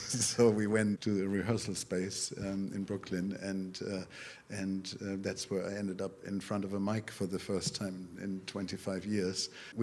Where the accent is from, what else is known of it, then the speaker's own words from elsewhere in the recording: North Rhine-Westphalia, Germany; English is a second language; Düsseldorf, I mean, it was only 40 kilometers from me, but it was from my hometown